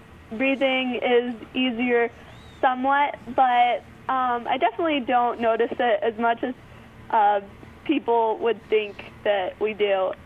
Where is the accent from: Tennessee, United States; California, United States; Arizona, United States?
Arizona, United States; Flagstaff; I'm actually from Flagstaff, but 3 years in the South kind of.